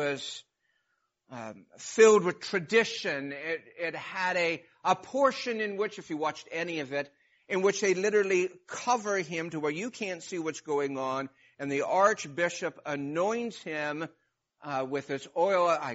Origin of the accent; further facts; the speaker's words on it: United States; I love America, and I am an American, that is who I am